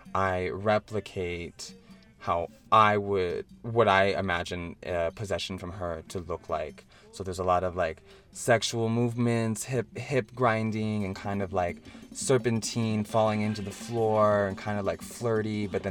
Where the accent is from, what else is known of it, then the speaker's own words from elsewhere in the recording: United States; I'm Haitian and I'm also American.